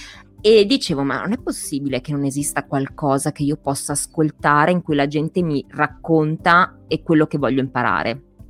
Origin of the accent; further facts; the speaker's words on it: Milan, Lombardy, Italy; born there; E poi sono milanese di nascita, non di origine, perché in realtà quelle sono sparse in tutta Italia